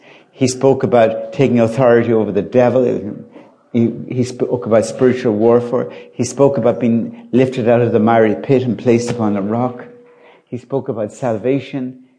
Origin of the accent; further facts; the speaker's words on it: Ireland; Because we grew up in Ireland, in a very triumphalistic Ireland. We were Catholic Ireland.